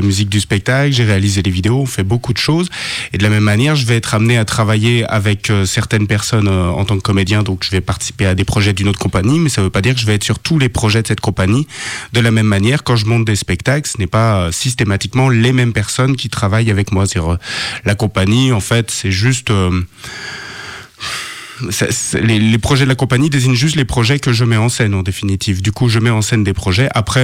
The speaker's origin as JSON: {"language": "French", "region": "Auvergne-Rhône-Alpes", "country": "France", "tie": "born there", "said": "Je suis né en Haute-Savoie. Il y a de cela un peu plus de 34 ans maintenant. Je suis venu faire des études à Lyon"}